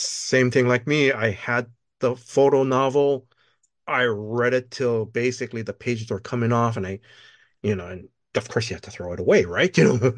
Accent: Hawaii, United States; I'm not part Hawaiian or pure Hawaiian, but I've was born and raised in Hawaii.

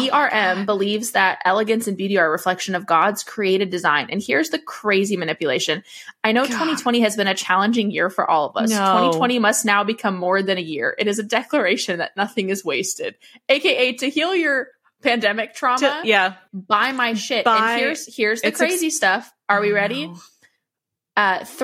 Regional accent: Washington, United States; I'm from Washington.

